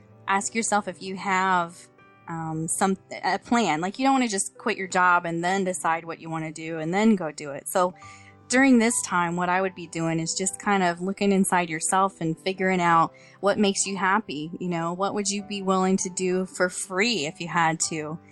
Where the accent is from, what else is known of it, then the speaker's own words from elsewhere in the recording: Orlando, Florida, United States; I'm born and raised in Orlando, so it's a little bit different.